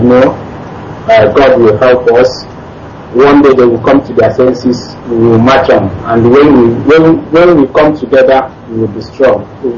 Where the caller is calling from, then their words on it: India; I'm coming from India.